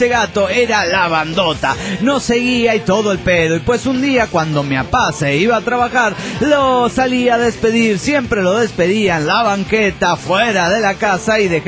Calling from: Cochabamba, Bolivia; Hola, ¿cómo están, amigos? … de Cochabamba, Bolivia.

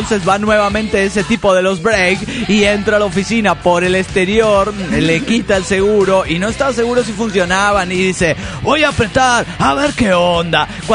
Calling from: California, United States; aquí vengo escribiéndoles desde California.

